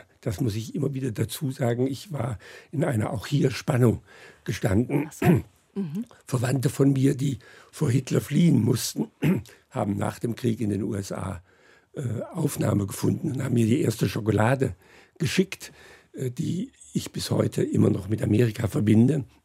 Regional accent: Friedrichshafen, Baden-Württemberg, Germany; born there; Es war, ja, Friedrichshafen war völlig zerstört, wo ich geboren bin.

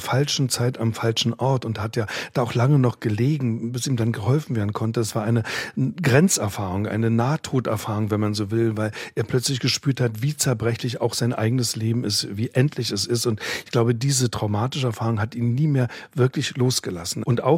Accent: Berlin, Germany; auch als Berliner

